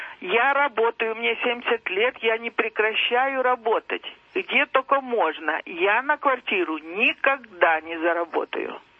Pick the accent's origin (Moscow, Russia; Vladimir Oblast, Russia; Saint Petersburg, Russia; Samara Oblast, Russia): Moscow, Russia; вот я из Москвы